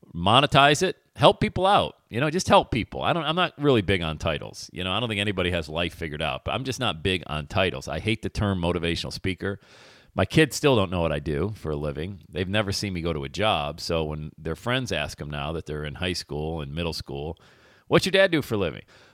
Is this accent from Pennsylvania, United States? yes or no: yes; Bradford, Pennsylvania, United States; Growing up in Bradford, PA, as the youngest of eight kids, single parent family